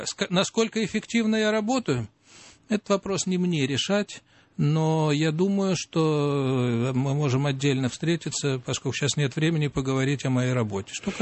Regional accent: Omsk, Omsk Oblast, Russia; born there; работали в Омске по случаю, где я и родился. Но Сибирь я очень люблю. И, конечно, то, что я родился в Омске

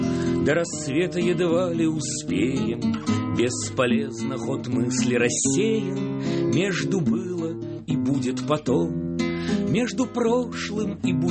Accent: Russia; я родился в России, я здесь прожил всю жизнь, и никуда покамест, во всяком случае, отсюда деваться я не собираюсь. Это моя страна и мой язык.

